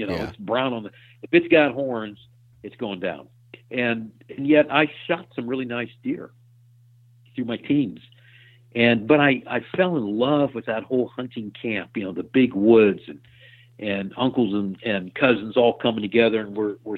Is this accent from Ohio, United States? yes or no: yes; Hartville, Ohio, United States; Well, and until I was 10 years old, I grew up in Hartville, Ohio, which is between Akron and Canton, Ohio.